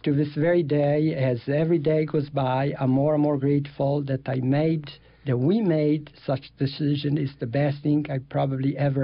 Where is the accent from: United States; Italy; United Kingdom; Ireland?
Italy; moved away as an adult; also born or lived in Switzerland; As I was then growing up in Italy and I had a job, I seen that economically, I couldn't really achieve very much